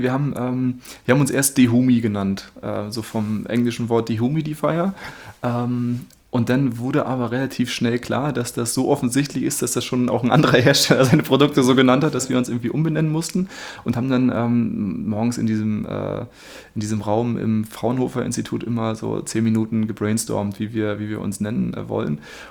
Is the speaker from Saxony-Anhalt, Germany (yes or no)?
no; Neubrandenburg, Mecklenburg-Vorpommern, Germany; wir kommen beide aus Neubrandenburg und kannten uns aber tatsächlich in Neubrandenburg nicht